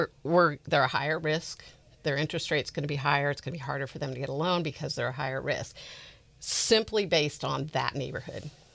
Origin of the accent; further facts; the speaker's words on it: California, United States; And then also growing up in California, I don't think we saw it like we saw it in, like they saw it in other places like Alabama and, like, you know, in the South.